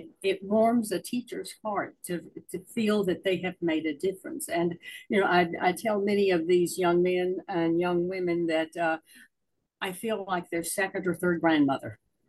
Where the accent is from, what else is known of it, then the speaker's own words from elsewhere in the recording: Springfield, Tennessee, United States; born there; I was born in Springfield, Tennessee, which is just a little bit north of Nashville. My father was a tobacco farmer and my mother a housewife.